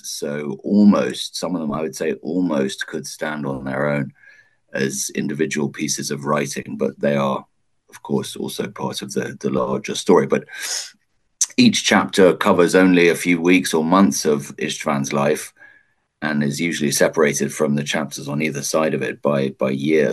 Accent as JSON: {"language": "English", "region": "London", "country": "United Kingdom", "tie": "born or raised there", "also_born_or_lived": "Hungary", "said": "I grew up in London and lived in Hungary for many years."}